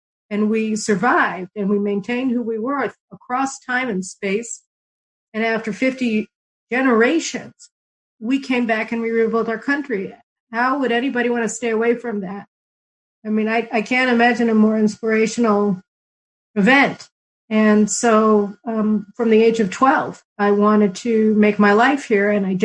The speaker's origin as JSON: {"language": "English", "town": "Chicago", "region": "Illinois", "country": "United States", "tie": "born or raised there", "said": "I grew up in Chicago, third-generation American from a family that had immigrated to the United States from Eastern Europe to run away from the pogroms"}